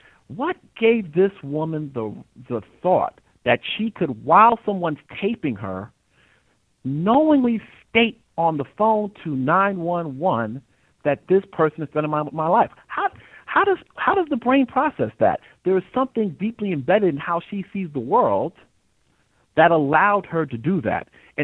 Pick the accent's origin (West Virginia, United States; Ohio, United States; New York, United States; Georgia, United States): New York, United States; Harlem; born there; Because, look, I was born in Harlem. My mom came from Guyana.